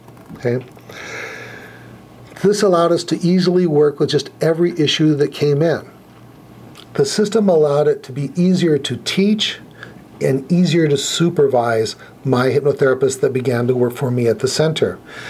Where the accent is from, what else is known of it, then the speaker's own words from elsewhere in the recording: Los Angeles, California, United States; also born or lived in Minnesota / North Dakota; now in Tustin, United States; I'm originally from Los Angeles. Maureen and I lived in Orange County before we went to Minnesota.